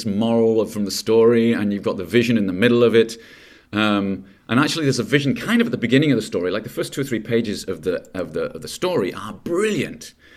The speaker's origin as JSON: {"language": "English", "region": "England", "country": "United Kingdom", "tie": "born or raised there", "also_born_or_lived": "Coventry", "said": "I come from the north of England. I grew up in the north of England, even though I was born in Coventry, but I grew up in the north of England."}